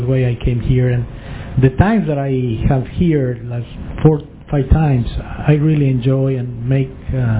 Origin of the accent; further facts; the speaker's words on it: Mexico; also born or lived in Atlanta; now in Raleigh, United States; Born and raised in Mexico. We moved to Atlanta 15 years ago, last week to Raleigh.